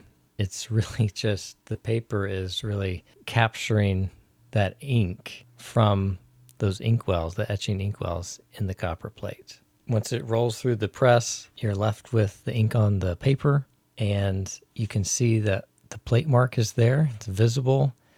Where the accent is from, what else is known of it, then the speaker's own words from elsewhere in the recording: Stafford, Virginia, United States; I'm from Stafford, Virginia, and I'm a cartographer, a business owner, and I guess entrepreneur.